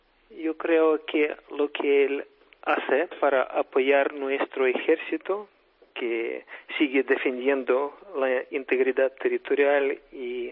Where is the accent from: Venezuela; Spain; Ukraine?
Ukraine; En mi país, Román también tiene mucho apoyo de los aficionados y de nuestros compatriotas en Ucrania.